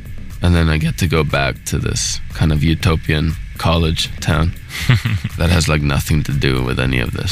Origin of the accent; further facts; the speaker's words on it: New York, United States; also born or lived in Chile; I was born in New York. Mm-hmm. Then when I was around a year and a half, I went to Chile with my mother because my parents got separated.